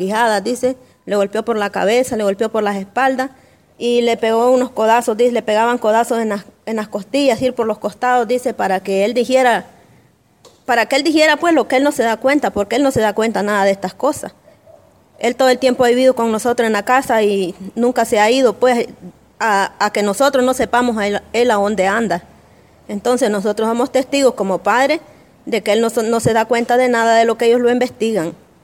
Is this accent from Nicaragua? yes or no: yes; Punta Gorda, South Caribbean Coast Autonomous Region, Nicaragua; vengo de Punta Gorda.